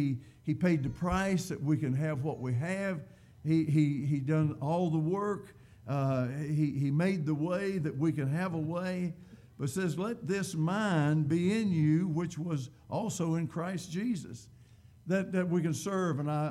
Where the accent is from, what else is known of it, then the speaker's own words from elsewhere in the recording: West Virginia, United States; You see, I'm a West Virginia native. I came from West Virginia. Can you imagine a man from Clay County, West Virginia, being preaching the places that I've been able to preach?